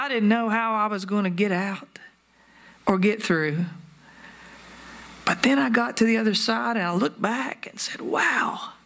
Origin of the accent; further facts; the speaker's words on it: Pikeville, Kentucky, United States; when I was driving to Eastern Kentucky a few weeks ago for business, back to my hometown of Pikeville.